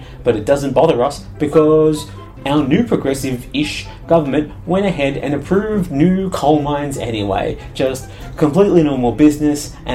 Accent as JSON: {"language": "English", "country": "Australia", "said": "Taking my home country of Australia as an example, we've been suffering some pretty obvious and extreme impacts of climate change"}